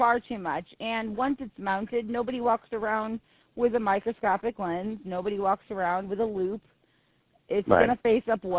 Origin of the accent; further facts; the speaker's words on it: Buffalo, New York, United States; And, you know, that's my hometown team, so I do appreciate them.